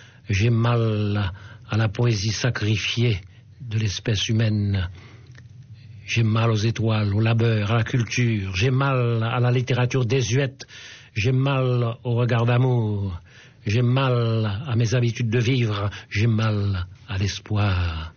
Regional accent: Benet, Sud-Est, Haiti; je suis né en Haïti, dans un petit village qui s'appelle Benet, et non loin de Jacmel. Et j'ai grandi

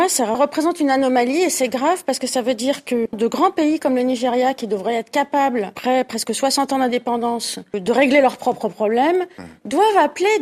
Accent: France; Je suis française

